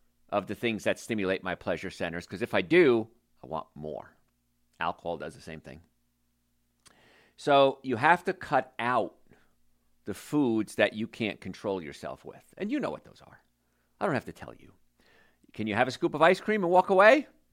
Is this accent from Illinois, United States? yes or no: no; New Jersey, United States; Now, I grew up right outside New York in New Jersey, and I had the bagel, and it was spectacular.